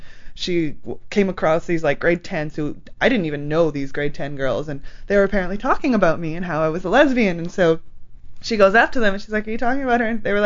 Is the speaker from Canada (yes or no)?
yes; Kelowna, British Columbia, Canada; everybody made fun of me for being a lesbian in high school, and I'm from Kelowna, and I grew up in a little area called Rutland, and it was called Rutland Slutland